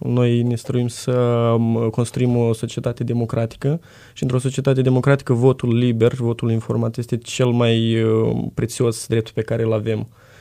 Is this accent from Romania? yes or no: no; Sagaidac, Cimișlia District, Moldova; Din Cimișlia, satul Sagaidac.